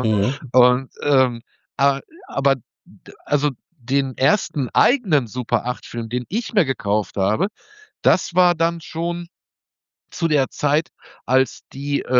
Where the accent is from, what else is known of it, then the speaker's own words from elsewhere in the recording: Rheinberg, North Rhine-Westphalia, Germany; born there; Aber nur, weil meine Eltern lebten zu der Zeit in Moers, eine Nachbarstadt. Und ich bin eigentlich nur in Rheinberg geboren, steht in meinem Pass eigentlich nur drin, weil in Moers war kein Bett im Krankenhaus frei.